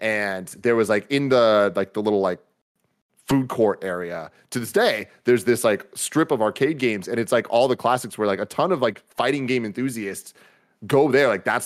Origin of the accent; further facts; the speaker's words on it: San Francisco, California, United States; I was so lucky growing up in San Francisco because Pier 39 had a legendary arcade